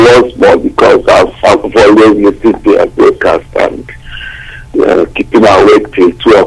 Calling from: Wales, United Kingdom; I'm calling from Wales.

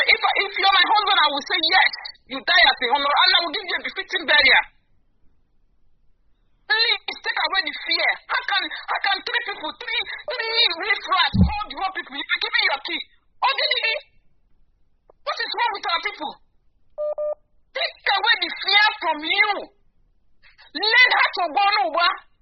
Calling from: Denmark; I'm calling from Denmark.

